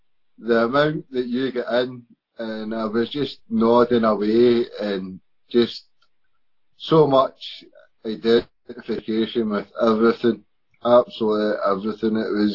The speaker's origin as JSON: {"language": "English", "region": "Scotland", "country": "United Kingdom", "said": "I'm from Scotland."}